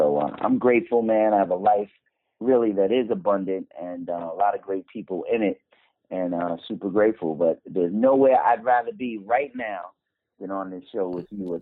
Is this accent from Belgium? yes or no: no; New York City, New York, United States; And we saw a lot of things, you know, that was really difficult growing up in New York City.